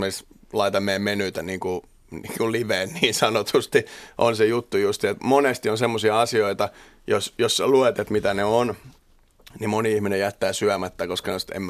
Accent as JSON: {"language": "Finnish", "town": "Helsinki", "region": "Uusimaa", "country": "Finland", "said": "mä oon helsinkiläinen ja mulla on ravintola Helsingissä"}